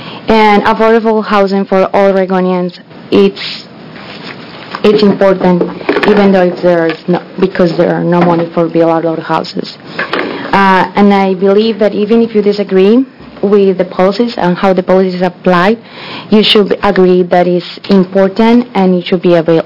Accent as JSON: {"language": "English", "country": "Colombia", "second_language": "English", "moved": "yes", "lives_now": "United States", "said": "And is when I moved here from Colombia in 2009, my husband and I, we were sharing a house with another 4 people because we couldn't pay rent."}